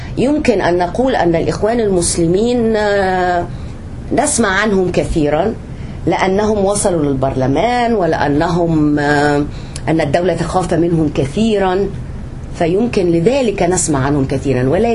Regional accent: Egypt; أنا كمصرية أرى أن التغير لن يحدث قريبا

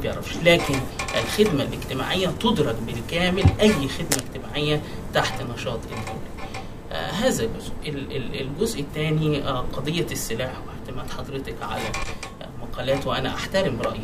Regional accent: Upper Egypt, Egypt; أنا أشرح لحضرتك إيه اللي بيحصل عندنا في صعيد مصر، وأنا ابن الصعيد وابن أحد القرى في الصعيد

